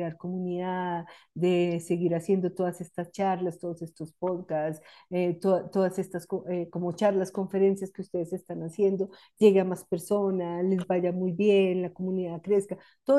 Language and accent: Spanish; Bogotá, Colombia; en esa época yo estaba en Colombia, yo soy de Bogotá y vivía en Bogotá